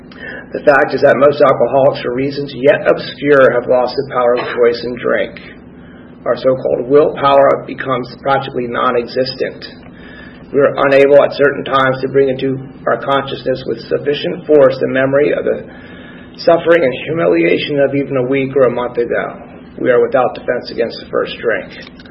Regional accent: Philadelphia, Pennsylvania, United States; born there; I was born in Philadelphia to two successful, smart people. I had two younger sisters.

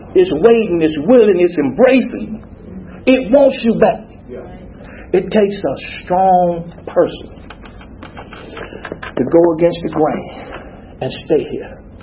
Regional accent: Atlanta, Georgia, United States; And I raised my hand and I said … I'm an alcoholic, I'm from Atlanta, Georgia.

